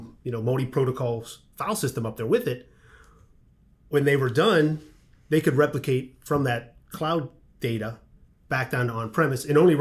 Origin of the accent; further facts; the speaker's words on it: Pittsburgh, Pennsylvania, United States; born there; I was born in Pittsburgh.